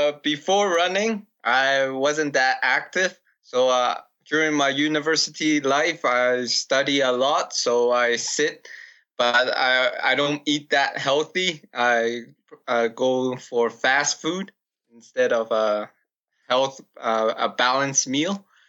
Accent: Calgary, Alberta, Canada; I'm 29 years old, and I was born in Calgary, Alberta, Canada, and I'm raised up here, and I'm still living in the city.

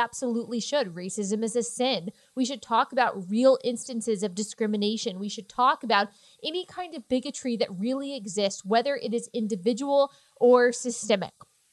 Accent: Texas, United States; I'm a Christian and I'm white. And oh, dang it, I'm a Republican. I'm from Texas.

